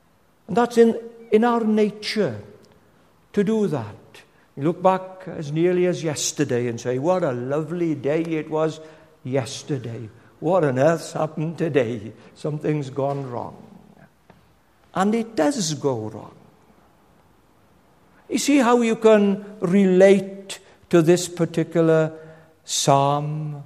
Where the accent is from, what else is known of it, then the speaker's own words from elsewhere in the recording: Penclawdd, Wales, United Kingdom; Now, I said I came from Penclawdd, and when I was a boy, when the war, I grew up through the wartime years.